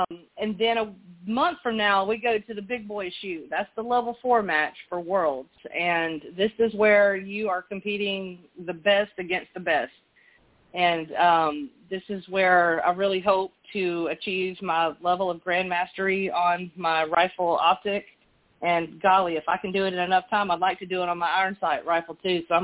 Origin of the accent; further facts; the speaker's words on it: Mobile, Alabama, United States; I'm from Mobile.